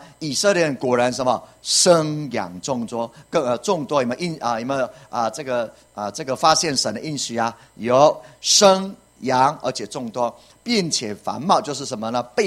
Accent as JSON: {"language": "Chinese", "country": "Taiwan", "said": "如果照我们台湾人来讲的话，大概六十五岁就退休了"}